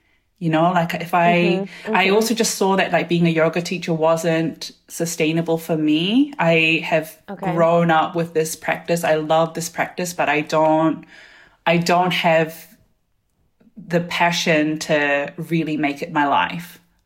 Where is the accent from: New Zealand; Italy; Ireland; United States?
New Zealand; born or raised there; also born or lived in South Korea; now in Berlin, Germany